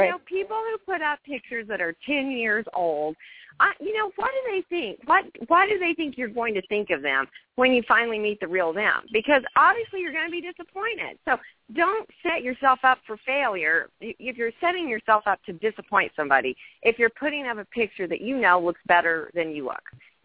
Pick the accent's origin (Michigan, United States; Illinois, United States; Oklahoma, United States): Oklahoma, United States; I'm from Oklahoma and he's from Kansas.